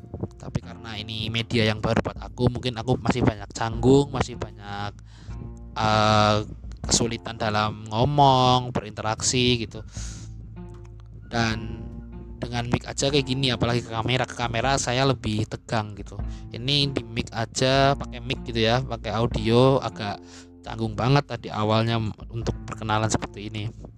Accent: Cilacap, Central Java, Indonesia; accent: Ngapak; aku itu aslinya dari Cilacap, jadi ngapak-ngapak.

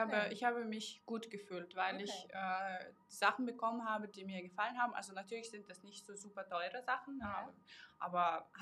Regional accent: Kazakhstan; German is a second language; now in Germany; ich bin aus Kasachstan jetzt vor 10 Jahren gekommen.

